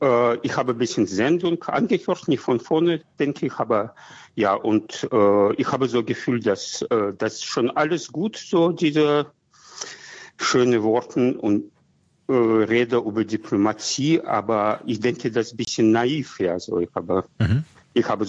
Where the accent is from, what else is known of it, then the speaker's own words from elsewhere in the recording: Russia; German is a second language; ich komme aus Russland